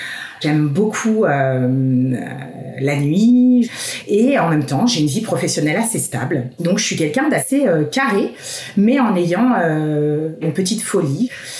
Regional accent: Paris, Île-de-France, France; moi, en tant que Parisienne, me laisse pas du tout indifférente.

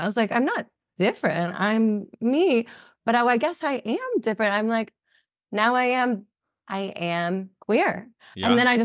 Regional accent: the South, United States; because I grew up in the South, and the paradigm in the South is the way to popularity

